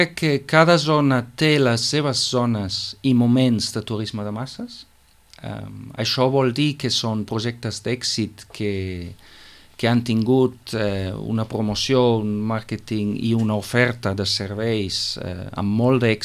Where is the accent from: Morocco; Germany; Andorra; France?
Germany; Munich, Bavaria; Catalan is a second language; moved away as an adult; Jo sóc alemany, bavarès de Múnich.